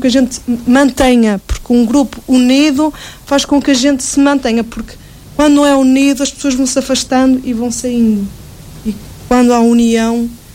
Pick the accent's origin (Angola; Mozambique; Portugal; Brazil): Portugal; Mozelos, Aveiro; lá da minha zona, de Mozelos